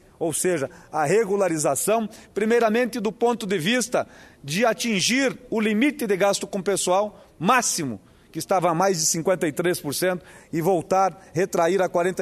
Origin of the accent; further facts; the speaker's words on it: Paraná, Brazil; gostaria de deixar muito claro minha posição como paranaense